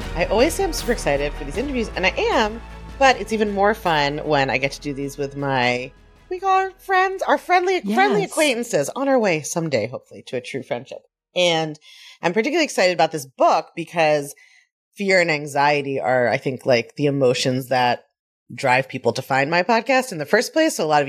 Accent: Baltimore, Maryland, United States; I grew up in Baltimore, and they were always saying these city slogans on the benches that were like so inaccurate. It was like, Baltimore, the city that reads.

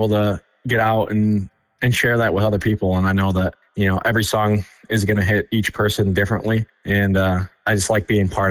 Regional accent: Traverse City, Michigan, United States; also born or lived in upstate New York / Boston; I'm from Michigan. I grew up near Traverse City area. But when I turned 18, I kind of started the migration away from Michigan. I moved to upstate New York and Boston, and I lived in New England for a period of time.

